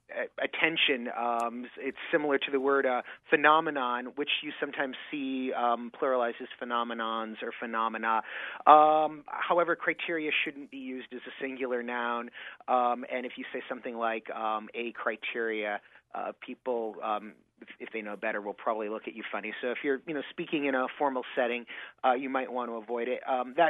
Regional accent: Michigan, United States; accent: Michigan; now in Boston, United States; I haven't picked up a Boston accent, but I've lost a lot of distinguishing characteristics of my Michigan accent.

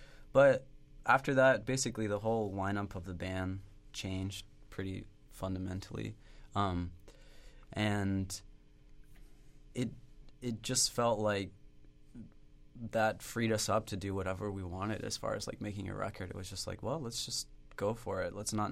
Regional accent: Ohio, United States; But I'm from Southeast Ohio, and, you know, there's a certain presence of, you know, the folk influence and things like that.

